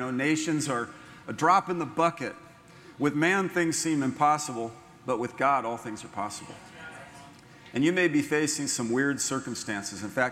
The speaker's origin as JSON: {"language": "English", "town": "San Francisco", "region": "California", "country": "United States", "tie": "born or raised there", "also_born_or_lived": "San Diego", "said": "I was born and raised on the Pacific Ocean, San Francisco, San Diego"}